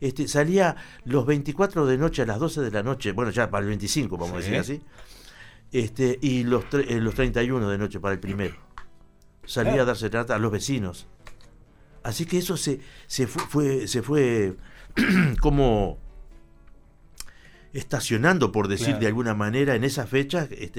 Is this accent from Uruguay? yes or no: yes; Tacuarembó, Uruguay; ¿Vos sabés que en mi pueblo allá en Tacuarembó, yo daba serenata?